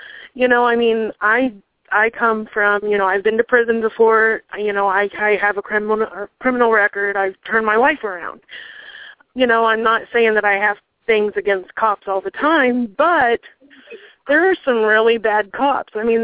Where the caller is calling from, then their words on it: Dexter, Kansas, United States; I'm actually calling from Dexter, which is about 25 miles from Ark City